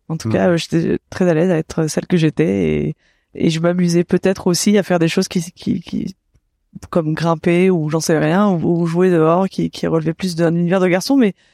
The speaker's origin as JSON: {"language": "French", "region": "Auvergne-Rhône-Alpes", "country": "France", "tie": "born or raised there", "said": "à 7 ans, je suis arrivée dans la Drôme à ce moment-là. J'ai un peu déménagé. J'ai pas mal déménagé. Donc là, c'est un moment où j'étais dans la Drôme, à la campagne. On était dans un village où il y avait 200 habitants, entouré de fermes et de rivières"}